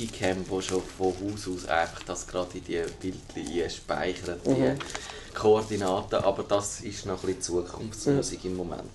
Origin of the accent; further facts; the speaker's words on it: Switzerland; man hat schön die Sprache von dem Linux, wo man als Schweizer so braucht